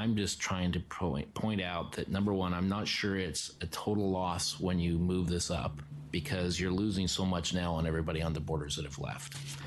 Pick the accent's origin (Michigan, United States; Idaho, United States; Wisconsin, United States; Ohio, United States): Idaho, United States; because I grew up in Idaho. I decided not to move across the border when I moved, and so I live on the Idaho side, have for all my life.